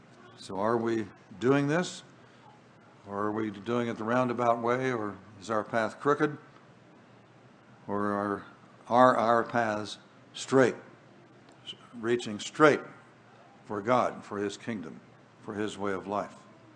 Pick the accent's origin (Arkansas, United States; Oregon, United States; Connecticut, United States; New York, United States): Oregon, United States; are there any redwoods that are in Oregon, my home state?